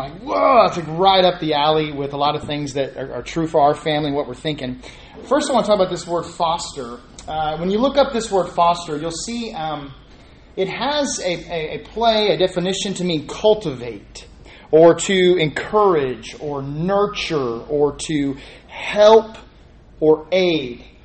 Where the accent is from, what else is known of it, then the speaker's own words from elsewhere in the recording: College Station, Texas, United States; I'm from College Station, Texas